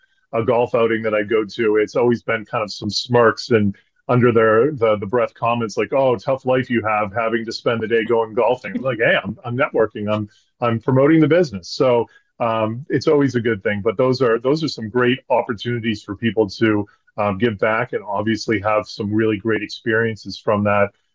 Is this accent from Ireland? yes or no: yes; Ireland; I'm an Irish guy that doesn't have the patience for a 10-year trial